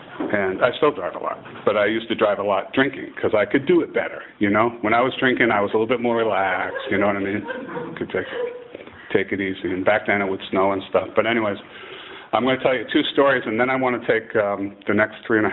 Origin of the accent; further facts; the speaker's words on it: Massachusetts, United States; I come from New England, from Massachusetts, and I come from a small town in New England.